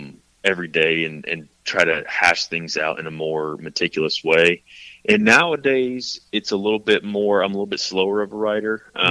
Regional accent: South Carolina, United States; also born or lived in Texas; I was born in Texas, and a lot of my family's still down there, but grew up and went to high school, middle school, in South Carolina.

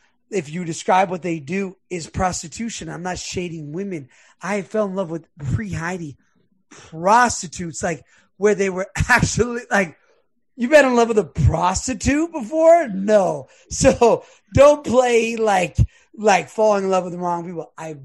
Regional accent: Los Angeles, California, United States; I grew up in Los Angeles. It's a whole nother.

